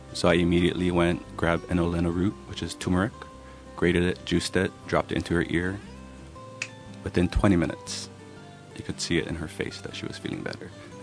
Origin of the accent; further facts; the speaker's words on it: Pauwa'a, Hawaii, United States; Well, I'm originally from Pauwa'a